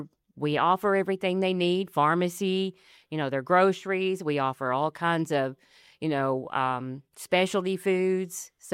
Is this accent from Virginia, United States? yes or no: no; Killen, Alabama, United States; Well, I love the area. I grew up in Killen, so I was familiar with Athens my whole life.